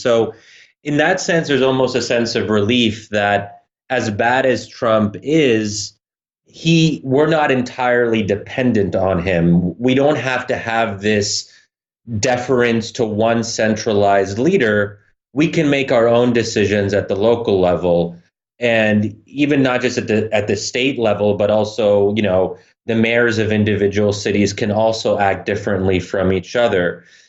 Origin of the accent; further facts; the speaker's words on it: Pennsylvania, United States; I'm originally born and raised in Pennsylvania, would I be comfortable if the governor of Pennsylvania was doing that? That's not how I view my state of Pennsylvania.